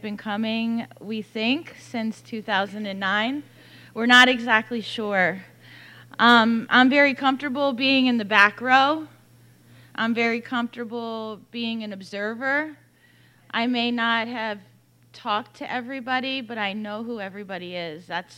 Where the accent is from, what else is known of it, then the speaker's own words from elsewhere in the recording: Miami, Florida, United States; I'm born and raised in Miami, Florida. I'm a local.